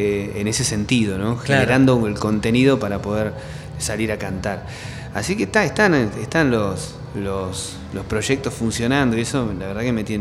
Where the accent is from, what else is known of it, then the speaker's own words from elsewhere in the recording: La Pampa, Argentina; Pero yo que soy un ciudadano de la Pampa, digamos, de la llanura y de la poca gente